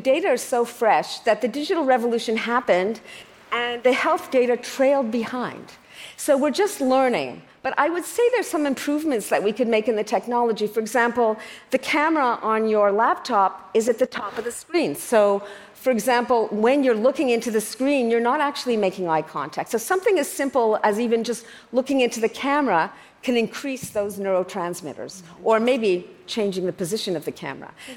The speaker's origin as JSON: {"language": "English", "country": "Canada", "said": "I'm Canadian after all"}